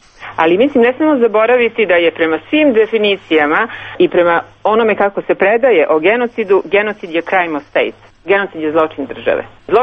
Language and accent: Serbian; Vojvodina, Serbia; Ja sam rekla: ja nisam iz Beograda, ja sam iz Vojvodine.